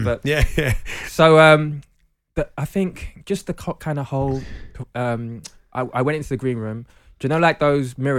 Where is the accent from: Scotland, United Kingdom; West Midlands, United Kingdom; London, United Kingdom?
London, United Kingdom; now in Manchester, United Kingdom; I moved up to Manchester. I'm a Londoner.